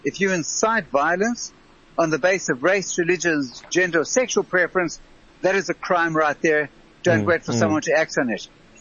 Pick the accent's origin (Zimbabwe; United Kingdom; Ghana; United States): Zimbabwe; born there; I was born in Zimbabwe, so there was the Z, the line worked.